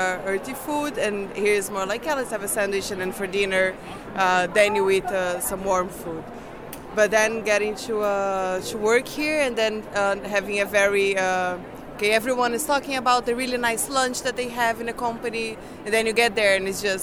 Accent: Brazil; now in Netherlands; Having just a bread and cheese for lunch for a Brazilian is not normal.

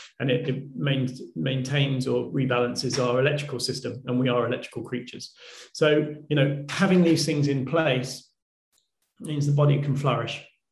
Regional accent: United Kingdom; that's with an S, not a Z, because I'm British and we're awkward.

